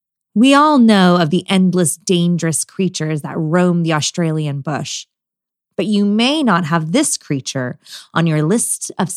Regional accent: Bakersfield, California, United States; Now, I know this story is true because I'm from Bakersfield. I grew up on this story.

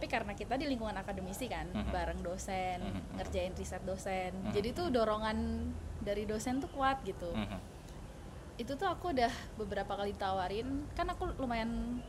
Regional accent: Kediri, East Java, Indonesia; now in Bandung, Indonesia; Saya kalau ditanya asal kotanya dari Kediri. Cuman mungkin udah cukup lama juga di Bandung dari tahun 2012 gitu.

